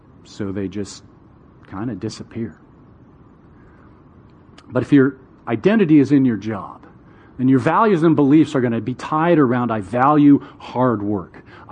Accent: Bellevue, Washington, United States; I grew up in Bellevue. And Bellevue at that time still was a fairly affluent suburb of Seattle, but nothing compared to what it is now.

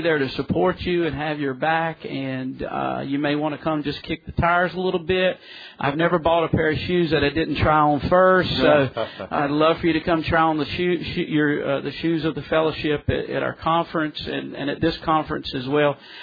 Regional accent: Pullman, Washington, United States; As you can tell by my accent, I am from Pullman, Washington.

